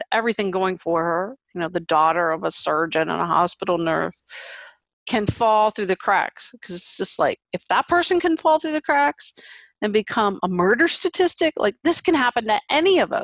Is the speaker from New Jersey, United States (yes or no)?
no; Urbana, Ohio, United States; No, I grew up in Ohio in a small factory town called Urbana.